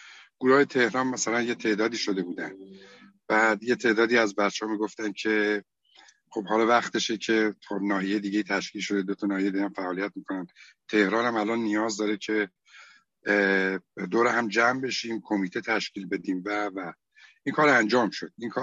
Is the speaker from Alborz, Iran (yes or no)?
yes; Karaj, Alborz, Iran; نماینده های گروه ها اومدن اونجا، از شهر ما کرج اومدن، از تهران اومدن